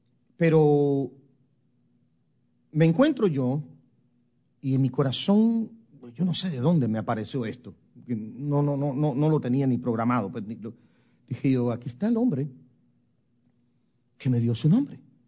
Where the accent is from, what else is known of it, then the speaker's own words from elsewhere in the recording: Guatemala; born there; Yo nací en Guatemala, pero he decidido hacer mi tumba en esta ciudad.